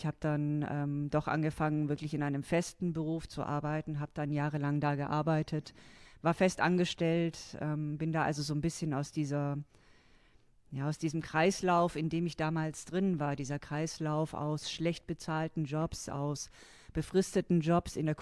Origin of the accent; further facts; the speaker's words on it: Baden-Württemberg, Germany; Ich komme aus Süddeutschland. Ich bin in der Nähe von Tübingen geboren, einer sehr, sehr schönen Studentenstadt